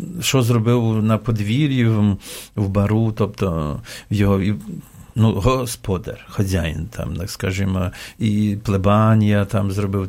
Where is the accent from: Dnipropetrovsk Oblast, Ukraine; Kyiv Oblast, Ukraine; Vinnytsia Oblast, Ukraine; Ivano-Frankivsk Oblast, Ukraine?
Vinnytsia Oblast, Ukraine; Sharhorod; Це 60 кілометрів від Шаргорода, від нашого рідного містечка.